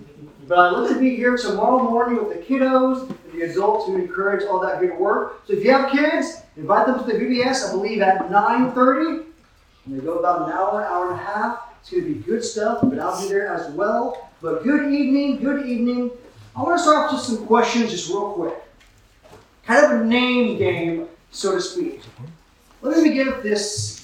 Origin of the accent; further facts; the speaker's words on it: San Antonio, Texas, United States; We're from San Antonio.